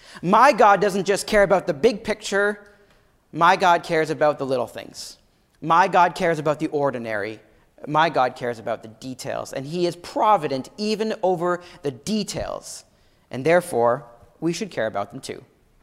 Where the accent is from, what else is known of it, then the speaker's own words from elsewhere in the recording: Ottawa, Ontario, Canada; but I grew up in Ottawa, and during high school and just after high school, I worked for a window company